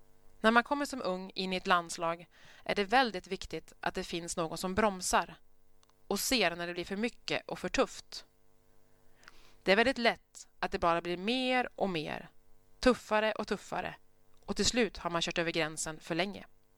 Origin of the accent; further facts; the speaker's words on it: Ljusdal, Gävleborg County, Sweden; Men mamma har berättat att jag åkte skidor runt huset hemma i Ljusdal och räknade varje varv som ett Vasalopp.